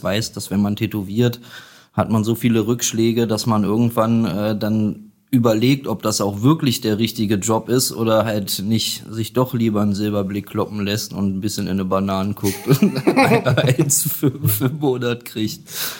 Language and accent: German; Göttingen, Lower Saxony, Germany; born there; also born or lived in Kassel; Ich bin gebürtig aus Göttingen, aber ich habe fast 20 Jahre in Kassel gewohnt.